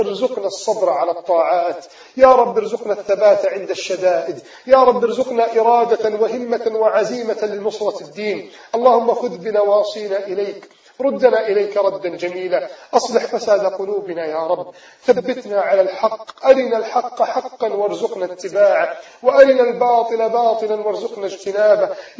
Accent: Egypt; احمي بلدنا مصر يا رب

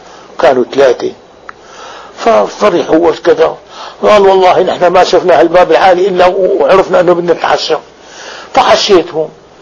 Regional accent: Damascus, Damascus Governorate, Syria; also born or lived in Egypt; أسافر إلى أقاصي العراق، تعلمت السباحة في ديالى وأنا دمشقي، وتعلمت اللهجة المصرية وأنا دمشقي في مصر

